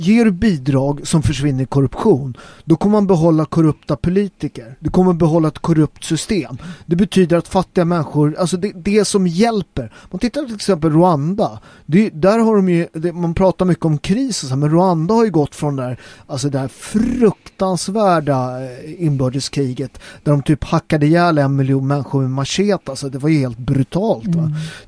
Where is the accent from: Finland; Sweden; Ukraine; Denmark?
Sweden; Nacka, Stockholm County; Det gjorde man ju i Nacka, där jag kommer ifrån.